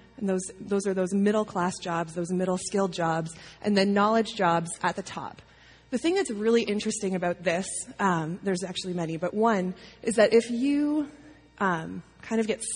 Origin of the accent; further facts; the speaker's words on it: Leamington, Ontario, Canada; I grew up in Leamington, Ontario.